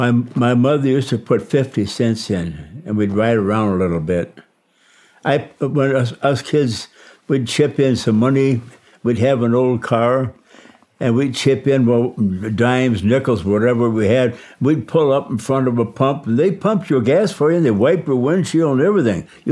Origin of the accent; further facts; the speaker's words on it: Detroit, Michigan, United States; Well, I was born in Detroit, Michigan, 1925. I came up through the end of the big crash and went into the Great Depression.